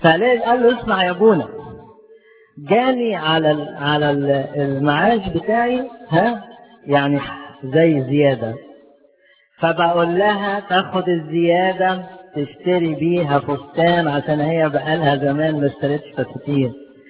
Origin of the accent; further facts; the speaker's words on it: Upper Egypt, Egypt; انا صعيدي من فين؟ من صعيد الجواني